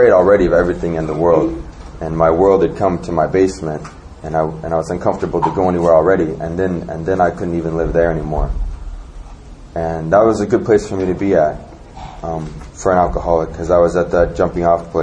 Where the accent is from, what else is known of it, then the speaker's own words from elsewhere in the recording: Anchorage, Alaska, United States; I'm from Anchorage, Alaska.